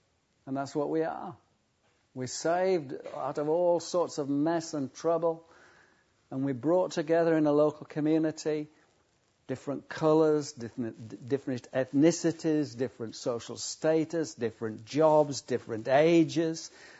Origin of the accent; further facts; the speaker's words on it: Yorkshire and the Humber, United Kingdom; He came from Lancashire, I think, and I came from Yorkshire.